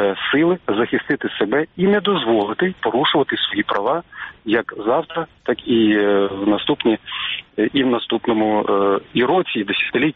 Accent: Mykolaiv, Mykolaiv Oblast, Ukraine; Я народився на півдні, і я пишаюся тим, що я миколаївець.

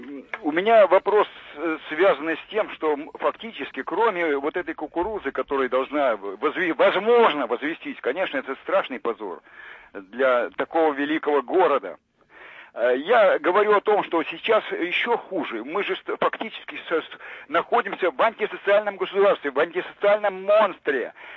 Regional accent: Moscow, Russia; Я из Москвы.

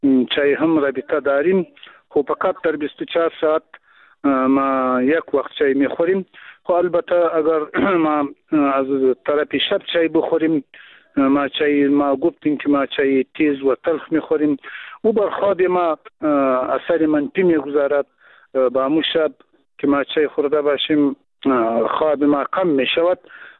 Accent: Afghanistan; first language Pashto; Persian is a second language; البته اگر چی ما هم همون زبان مادری ما پشتو هست و بازم بادری چند گفته میتانیم کم کم، اگر اشکال داشته باشد باید معذرت ما را بپذیرین.

